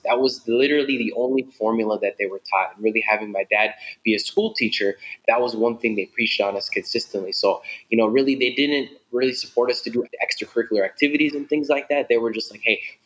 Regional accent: Des Moines, Iowa, United States; I grew up in Des Moines, Iowa, and pretty much, you know, the Somali community and like minority community isn't as big over there

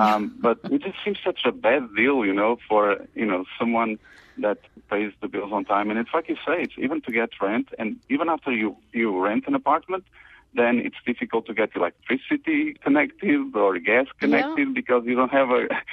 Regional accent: Portugal; moved away as an adult; now in United States; I'm from Portugal originally.

